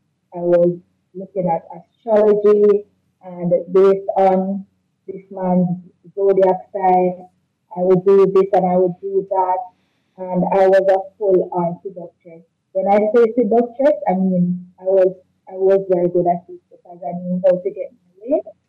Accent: Montego Bay, Saint James, Jamaica; Mind you, I moved away all away from where I grew up in Montego. So quite the journey.

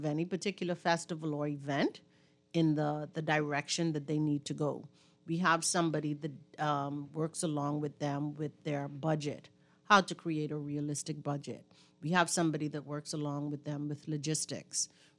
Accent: Bahamas; and I am from Cat Island, though.

